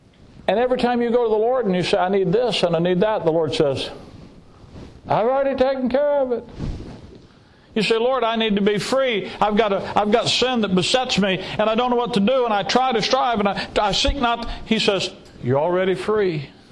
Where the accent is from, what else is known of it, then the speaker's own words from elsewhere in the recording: Tennessee, United States; also born or lived in Alabama; Down south, I'm from Alabama, raised from Tennessee.